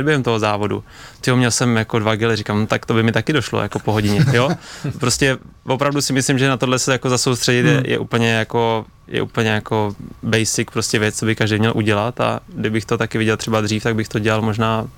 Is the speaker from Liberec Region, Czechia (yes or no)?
no; Blatná, South Bohemian Region, Czechia; Pocházím z Blatný, jo.